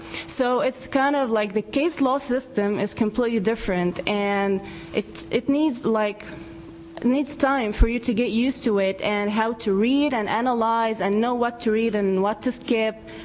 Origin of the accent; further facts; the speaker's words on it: Egypt; from Egypt.